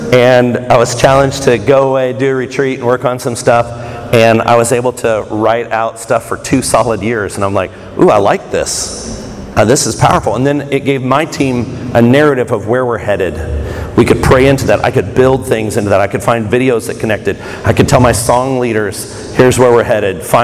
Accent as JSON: {"language": "English", "town": "Kansas City", "region": "Missouri", "country": "United States", "said": "So I'm from Kansas City."}